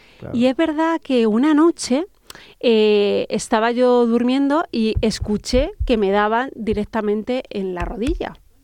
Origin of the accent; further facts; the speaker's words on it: Almagro, Castilla-La Mancha, Spain; hice la presentación del libro en Almagro, en mi pueblo querido